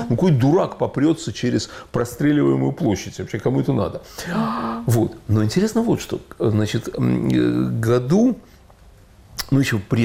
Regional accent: Saint Petersburg, Russia; Кстати, я вот вырос в Питере, на самом деле

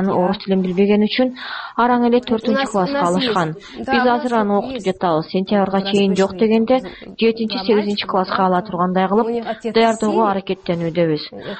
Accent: Guinea; Орус тилин жакшы билбейм, ошондуктан бул жердемин. Африкадан келдик, Гвинеядан. Мен французча бир аз сүйлөй алам.

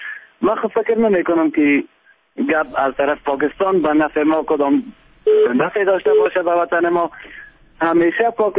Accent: Afghanistan; ما افغان هستیم،

